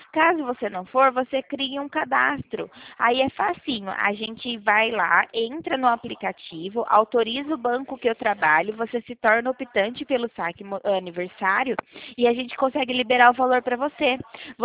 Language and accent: Portuguese; Leme, São Paulo, Brazil; eu sou de Leme